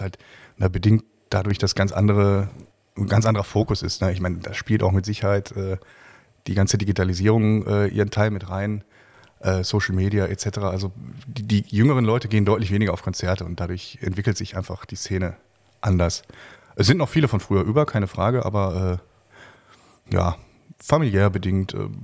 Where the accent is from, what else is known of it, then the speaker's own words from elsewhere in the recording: Dinslaken, North Rhine-Westphalia, Germany; Ich bin gebürtiger Dienstlagner, ja.